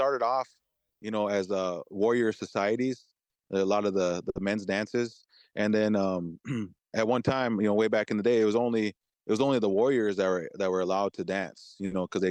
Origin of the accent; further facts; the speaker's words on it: South Dakota, United States; moved away as an adult; now in Oneida, United States; And growing up in South Dakota, we didn't really have lacrosse over there. And then as soon as I come over to Oneida, Wisconsin, the Green Bay area over the last 20 years, I got to watch it.